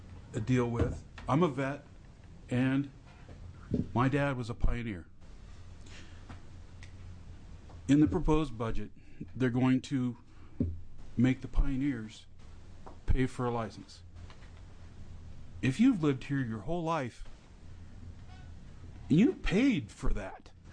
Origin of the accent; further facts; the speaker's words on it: Oregon, United States; I'm a lifetime member. I grew up here in Oregon. I grew up as a kid fishing.